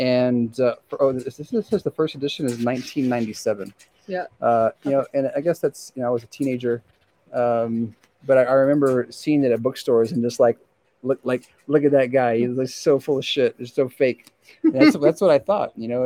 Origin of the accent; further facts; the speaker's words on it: Texas, United States